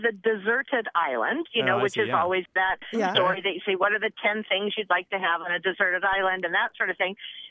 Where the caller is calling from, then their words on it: San Diego, California, United States; I'm calling from San Diego, California.